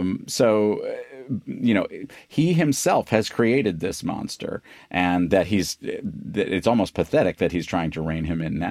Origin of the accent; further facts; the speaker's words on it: New York City, New York, United States; You know, I come from New York City.